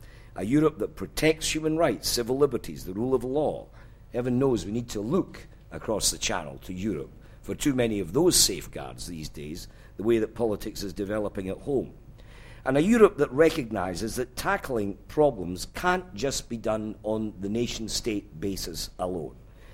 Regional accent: Scotland, United Kingdom; I'm a Highlander, then I'm a Scot, I'm British, and I'm a citizen of the European Union.

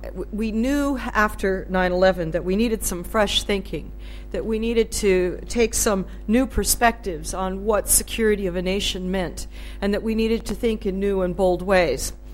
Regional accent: United States; but being an American, you know, we're rather uncouth about these things

